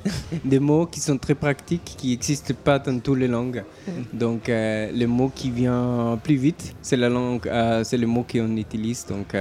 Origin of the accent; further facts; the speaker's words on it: Austria; first language German; French is a second language; Non, oui, moi je viens d'Autriche, donc je parle allemand et j'écris en anglais aussi.